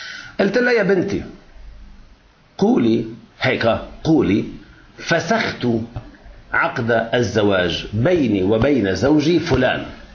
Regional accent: Lebanon; ونساء ما عندنا بلبنان طبيبة شرعية محلفة، ما عندنا قانونا، ما في، لا يوجد.

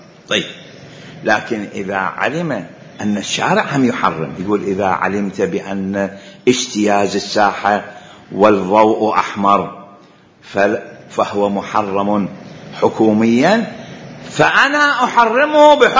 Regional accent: Iraq; إذا شخص عندنا بالعراق

